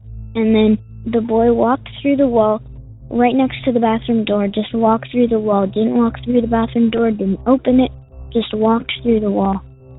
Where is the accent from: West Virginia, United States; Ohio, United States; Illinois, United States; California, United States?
Illinois, United States; I'm from Illinois, and today is actually my 10th birthday.